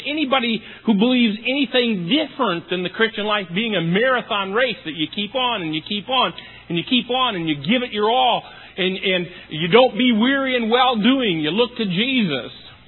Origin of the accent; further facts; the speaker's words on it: Michigan, United States; now in Wisconsin, United States; I was born in Michigan. I was reared in Michigan. All the years of my life, went to school in Michigan, pastored in Michigan, until I came to Wisconsin